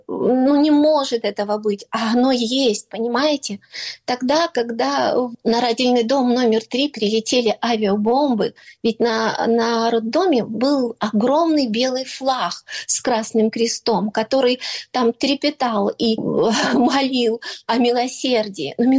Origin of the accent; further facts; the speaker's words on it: Ukraine; Потому что я украинка, я хочу жить в Украине, я люблю Украину, я хочу быть с Украиной.